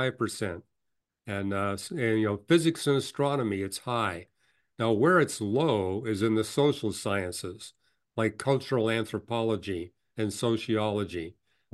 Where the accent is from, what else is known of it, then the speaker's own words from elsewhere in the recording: Vancouver, British Columbia, Canada; because I grew up in Vancouver.